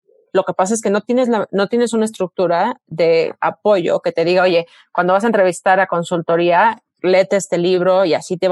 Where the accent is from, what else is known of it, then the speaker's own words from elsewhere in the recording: Mexico; moved away; Y salí fuera de México, o sea, siempre digo, me tuve que salir para poder sentirme segura